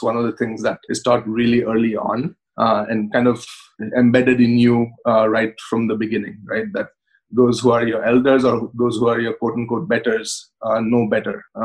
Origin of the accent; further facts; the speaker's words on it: Mumbai, Maharashtra, India; also born or lived in Karnataka; I primarily grew up in Mumbai, but I have all of my relatives basically in southern Karnataka or South Kannada.